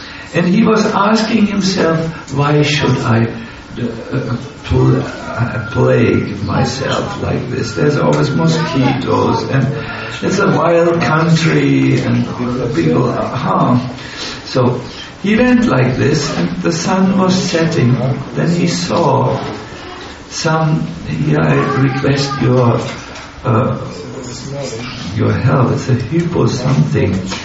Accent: Germany; Whereas I'm from Germany, I'm so gross always.

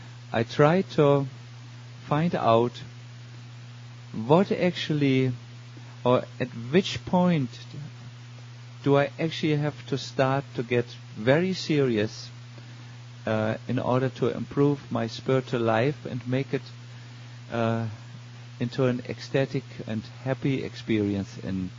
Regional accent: Germany; born there; English is a second language; I was born in Germany

